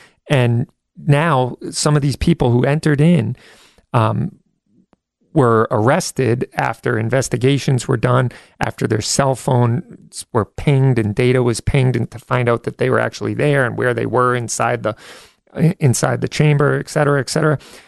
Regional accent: United States; it is a violation of the Constitution and everything that we hold dear here in the rule of law as Americans.

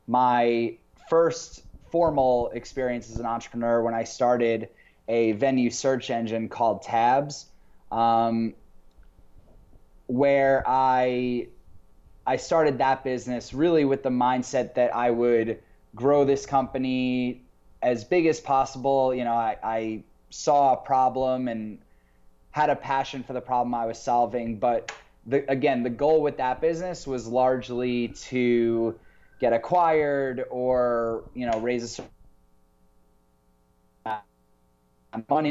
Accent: Syosset, New York, United States; I grew up in Syosset, Long Island.

